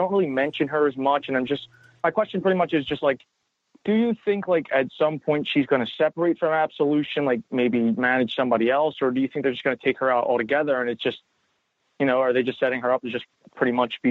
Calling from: Philadelphia, Pennsylvania, United States; from Philly.

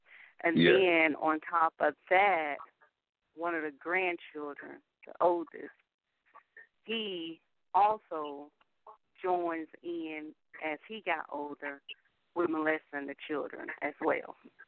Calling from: Raleigh, North Carolina, United States; Karen, I'm calling from Raleigh.

